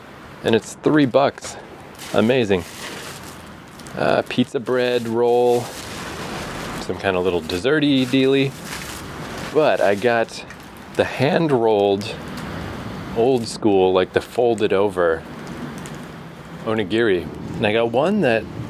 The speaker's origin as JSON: {"language": "English", "country": "Canada", "tie": "born or raised there", "said": "I got one from a gas station in my hometown back in Canada."}